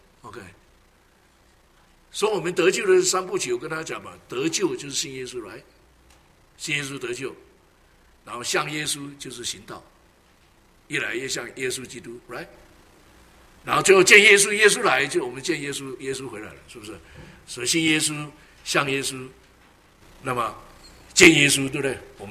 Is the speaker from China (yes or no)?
yes; China; 我们中国人早期的这哲学家